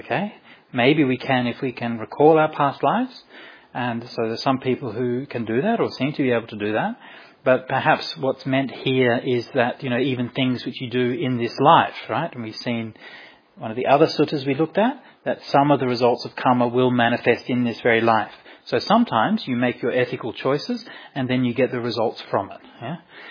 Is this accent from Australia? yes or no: yes; Perth, Western Australia, Australia; I was growing up in Perth where the spiders are like really scary and they can actually kill you and stuff.